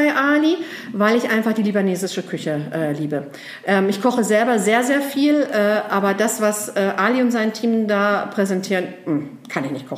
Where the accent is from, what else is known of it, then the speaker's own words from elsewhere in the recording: Herten-Westerholt, North Rhine-Westphalia, Germany; ich komme aus dem Lebensort Herten-Westerholt.